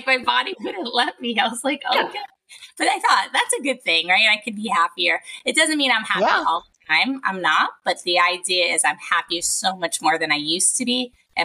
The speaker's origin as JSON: {"language": "English", "region": "New York", "country": "United States", "said": "I'm from New York and I know sometimes people can flip, you know, the handle"}